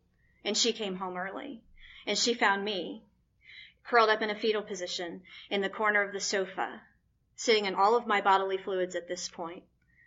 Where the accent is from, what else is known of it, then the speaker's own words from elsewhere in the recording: the North, United States; I was raised in the North.